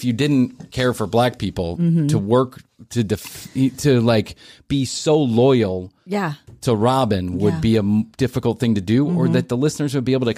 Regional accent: Chicago, Illinois, United States; My mom, when I was growing up in Chicago, I remember like an episode of Oprah where they were talking about race.

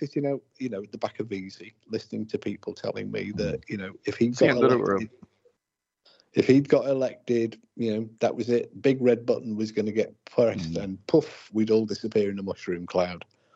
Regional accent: United Kingdom; Yeah, well, you know, I'm a Brit. Brits are interesting because we don't really bother about politics.

